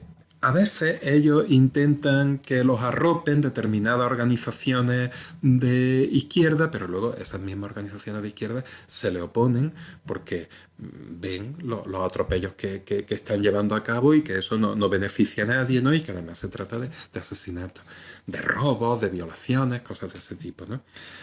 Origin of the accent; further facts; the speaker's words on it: Torrox, Andalusia, Spain; por ejemplo, en mi pueblo, en Torrox, pues mataron a 3 personas durante este periodo